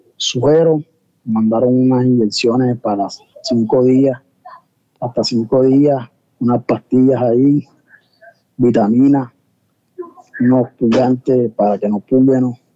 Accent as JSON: {"language": "Spanish", "region": "Bolívar", "country": "Colombia", "tie": "born or raised there", "said": "Sí, yo soy nativo de acá de la isla."}